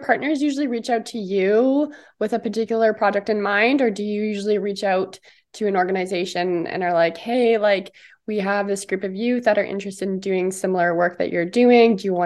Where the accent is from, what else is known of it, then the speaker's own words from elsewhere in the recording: Ontario, Canada; now in British Columbia, Canada; even me growing up in Ontario, I feel like I was so lucky